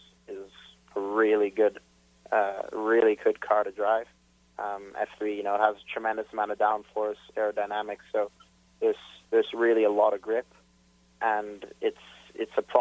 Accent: Montreal, Quebec, Canada; I'm from Montreal.

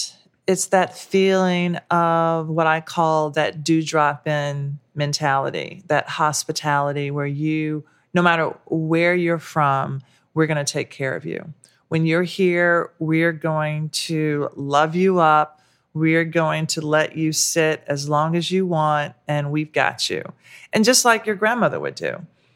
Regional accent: the South, United States; because growing up in the South, that's what I heard, even though I love this food, but I was running away from it.

